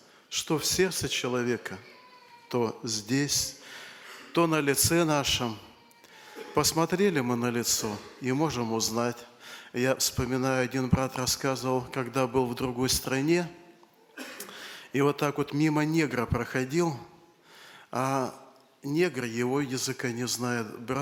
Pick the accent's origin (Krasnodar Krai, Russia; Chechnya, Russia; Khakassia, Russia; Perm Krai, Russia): Khakassia, Russia; Abakan; Я говорю: «Нет, я из Абакана».